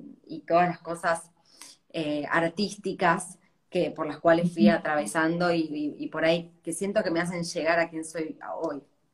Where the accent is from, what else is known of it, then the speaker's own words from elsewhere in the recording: Río Cuarto, Córdoba, Argentina; Soy la tercera de tres hermanas, soy la más chiquita. Me crié en Río Cuarto, muy en la naturaleza, muy libre.